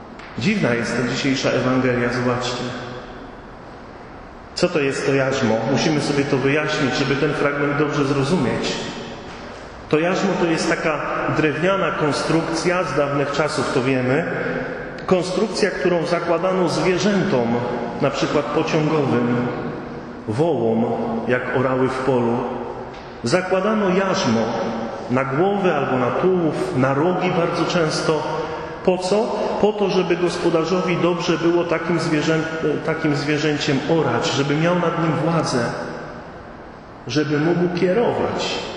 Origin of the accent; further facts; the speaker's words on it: Pomeranian Voivodeship, Poland; Ja pochodzę z takiej małej wioski na Pomorzu. Bardzo się lubię tym chwalić. Taka wioska, no nieduża. Rodzice mieli gospodarstwo rolne.